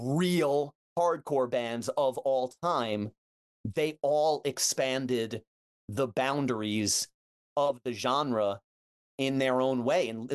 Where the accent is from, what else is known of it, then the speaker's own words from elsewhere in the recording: Long Island, New York, United States; and especially growing up on Long Island.